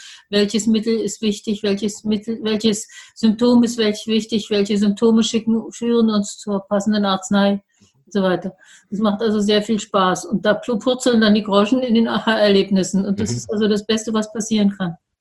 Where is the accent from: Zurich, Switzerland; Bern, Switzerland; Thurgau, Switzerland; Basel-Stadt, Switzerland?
Thurgau, Switzerland; Frauenfeld; Ich komme aus dem Raum Frauenfeld